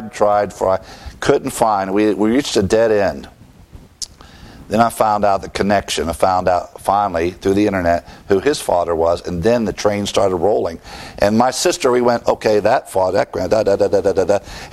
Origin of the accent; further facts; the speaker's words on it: United States; I'm American. And I'm proud to be an American.